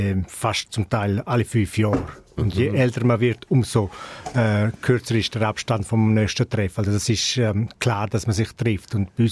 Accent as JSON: {"language": "German", "region": "Graubünden", "country": "Switzerland", "tie": "born or raised there", "first_language": "Romansh", "second_language": "German", "said": "Man muss sich vorstellen, ich bin in Saunin aufgewachsen, romanisch aufgewachsen."}